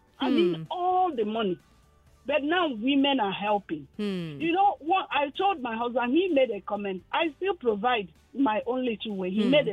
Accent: Agbara, Ogun, Nigeria; from Agbara.

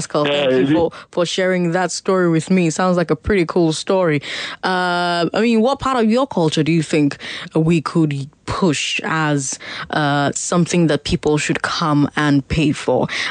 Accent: Nigeria; Even as a Nigerian, it is cheaper for you to go and visit centers in Europe than in Nigeria.

